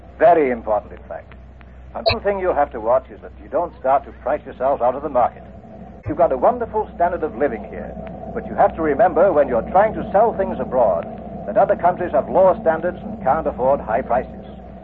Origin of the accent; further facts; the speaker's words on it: England, United Kingdom; It would mean a lot if I were a Canadian, but I'm an Englishman on a business trip to this country.